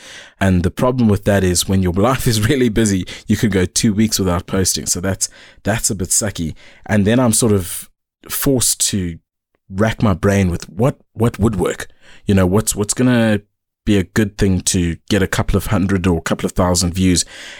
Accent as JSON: {"language": "English", "country": "South Africa", "tie": "born or raised there", "said": "there's a lot of hardships and strange things growing up in South Africa because of all the cultures."}